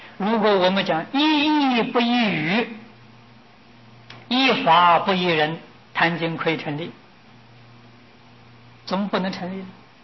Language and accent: Chinese; China; 他是我们中国人呢，不是印度人呢啊